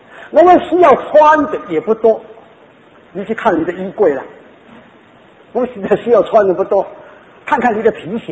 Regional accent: Guangzhou, Guangdong, China; 打网打饼，我们广州人说的打魂，你敢打魂吗？

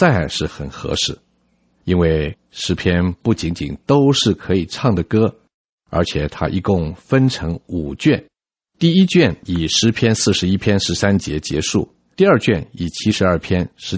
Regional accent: China; 箴言这个词对我们中国人来说有归戒的意思

